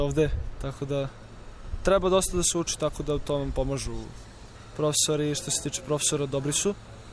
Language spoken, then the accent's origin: Serbian; Belgrade, City of Belgrade, Serbia; dolazim iz Beograda i odličan sam